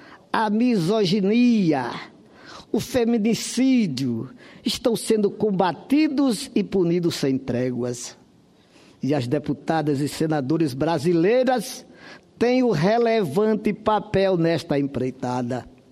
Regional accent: Sergipe, Brazil; homenagear a mulher brasileira, especialmente a mulher da minha terra, Sergipe Natal

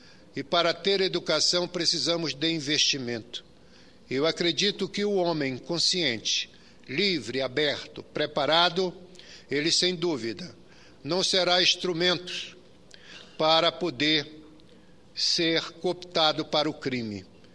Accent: Amazon, Brazil; especialmente na Amazônia, de onde venho

